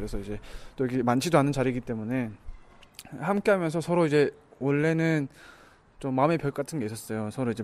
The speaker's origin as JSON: {"language": "Korean", "country": "North Korea", "moved": "yes", "lives_now": "South Korea", "said": "저도 이제 새터민이기 때문에, 탈북자이기 때문에"}